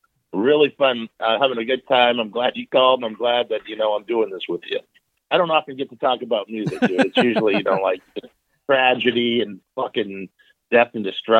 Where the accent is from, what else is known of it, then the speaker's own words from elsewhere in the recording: Bangor, Maine, United States; also born or lived in South Portland; Well, I grew up in Bangor, between Bangor and South Portland, really. And, I just knew that I wanted to get out.